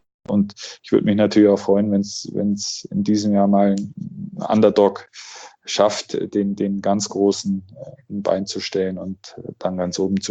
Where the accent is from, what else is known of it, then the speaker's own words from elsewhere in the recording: Augsburg, Bavaria, Germany; Ich mag auch Augsburg, das ist meine Heimat, hier bin ich groß geworden.